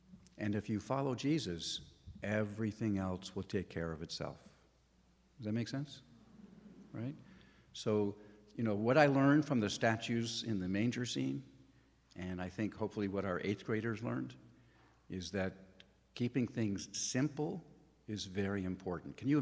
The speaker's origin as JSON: {"language": "English", "town": "Thousand Oaks", "region": "California", "country": "United States", "tie": "born or raised there", "said": "That was my hometown. I actually grew up in Thousand Oaks. I returned and became pastor of my hometown."}